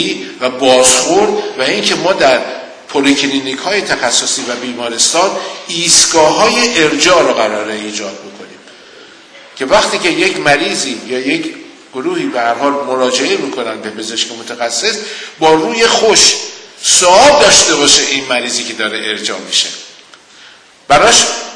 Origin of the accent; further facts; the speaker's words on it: Iran; به عنوان یک ایرانی که 18 سال افتخار داشتم در سازمان جهانی بهداشت کار بکنم